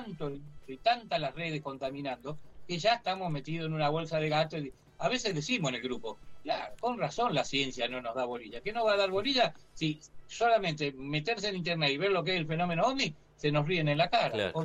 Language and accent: Spanish; Ensenada, Buenos Aires Province, Argentina; soy de Ensenada, soy de Ensenada.